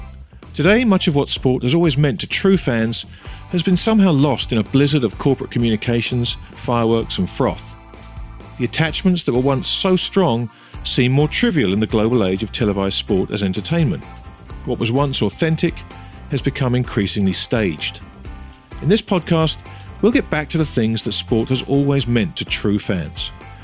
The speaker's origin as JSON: {"language": "English", "region": "England", "country": "United Kingdom", "said": "I'm going to go first as an English rugby fan who wasn't there"}